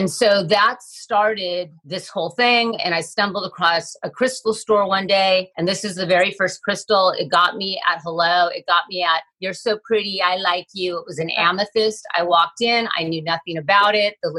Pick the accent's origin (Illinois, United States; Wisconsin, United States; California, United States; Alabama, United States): California, United States; Manhattan Beach; growing up in Manhattan Beach had this energy of being free and being by the water and this creative renaissance.